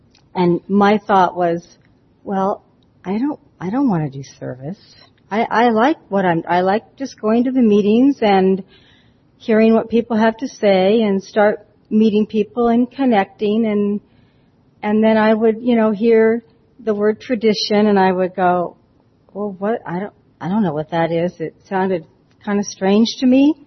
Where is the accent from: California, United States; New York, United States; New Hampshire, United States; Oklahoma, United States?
California, United States; Davis; I'm from Davis, California, so I was over in the Pacific region.